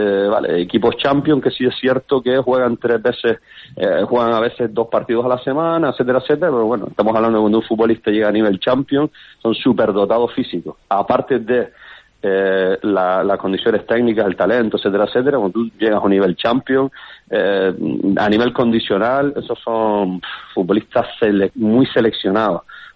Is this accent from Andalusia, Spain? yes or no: no; Canary Islands, Spain; pues nosotros como canarios estamos acostumbrados a ese césped duro, a esa humedad